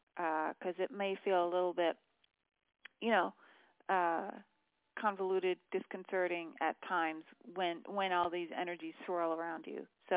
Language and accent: English; Virginia, United States; born there; I was born in Virginia, so I can see the difference.